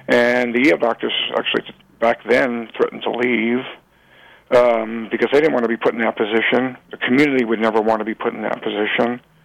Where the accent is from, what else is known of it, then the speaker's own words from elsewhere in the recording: New York, United States; I'm taking care of New Yorkers, and to be honest, I'm a New Yorker